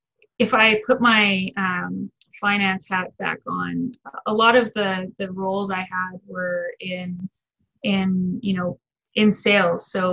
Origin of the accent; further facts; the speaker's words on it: Alberta, Canada; I grew up in Alberta.